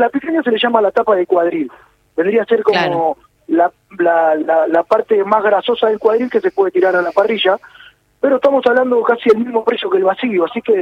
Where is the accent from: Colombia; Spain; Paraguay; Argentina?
Argentina; uno como argentino siempre elige la carne